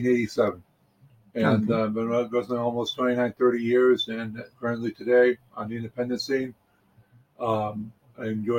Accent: Syracuse, New York, United States; We're in Syracuse, New York.

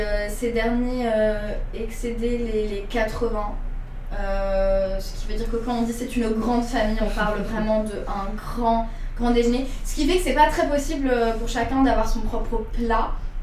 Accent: Lebanon; Après, je suis libanaise

